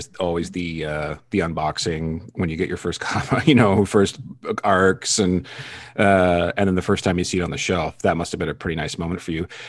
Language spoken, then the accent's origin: English; British Columbia, Canada; born there; I am not currently, but I was born on Vancouver Island.